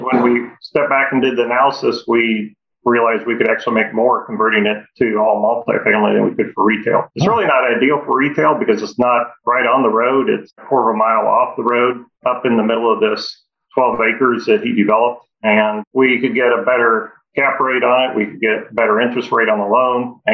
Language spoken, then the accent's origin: English; Houston, Texas, United States; also born or lived in Kansas City, United States; I'm from Houston, Texas.